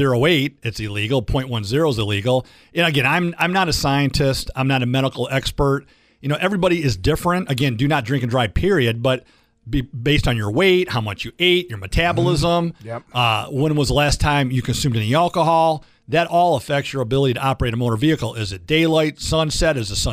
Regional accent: Berkley, Michigan, United States; I was at 12 and Telegraph because I'm from Metro Detroit.

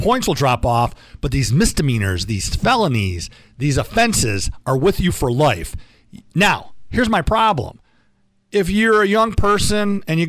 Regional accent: Detroit, Michigan, United States; But, you know, I grew up in Metro Detroit. I went to Berkeley. I grew up off Woodward.

